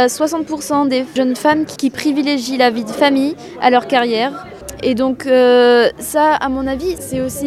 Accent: Algeria; moi, je suis algérienne, j'ai grandi avec la famille qui est plus valorisée que la carrière, la vie professionnelle

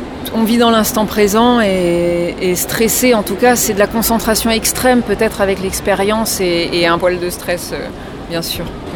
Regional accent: Brittany, France; en 2019 dans la région de Rennes et je suis originaire de Bretagne.

